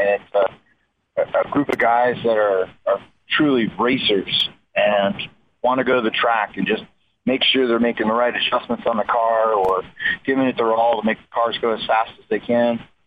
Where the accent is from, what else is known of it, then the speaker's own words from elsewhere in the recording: Las Vegas, Nevada, United States; excitement and the … brothers here in Vegas, it's going to be big. So I'm happy to come back to my hometown and give it a good run